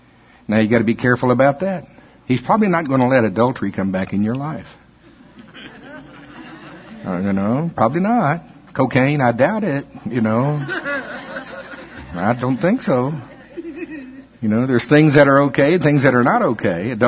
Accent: the South, United States; The kind of churches I grew up in the South, it was just not wrong to smoke.

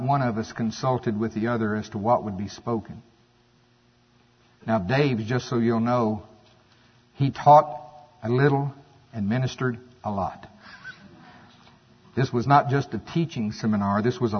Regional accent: Oklahoma, United States; I'm definitely not Canadian. I'm from Pottawatomie County, Oklahoma.

